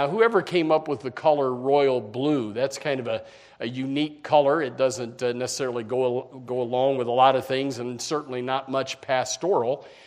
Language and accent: English; Indiana, United States; I was from Indiana and not anywhere near St. Louis, but I always grew up liking the St. Louis Cardinals.